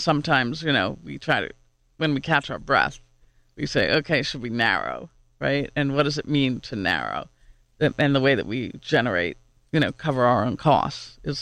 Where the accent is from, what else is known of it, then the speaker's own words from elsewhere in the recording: New York, United States; now in Pittsburgh, United States; And I'm from New York.